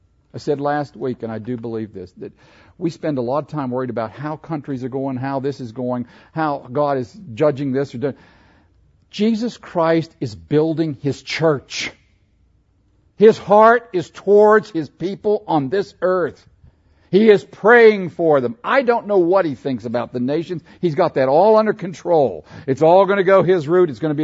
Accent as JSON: {"language": "English", "region": "Pennsylvania", "country": "United States", "tie": "born or raised there", "said": "I grew up in Pennsylvania. We just call them regular Joes."}